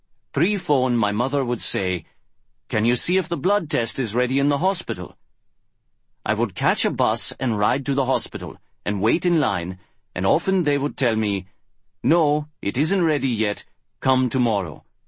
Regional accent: Chennai, Tamil Nadu, India; English is a second language; Growing up in South India in the 1980s, I had scant exposure to technology as we see it today.

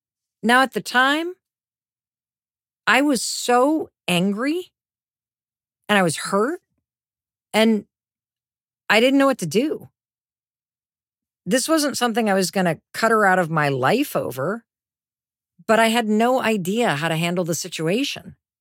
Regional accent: Midwest, United States; Well, because Chris is from the East Coast and I grew up in the Midwest.

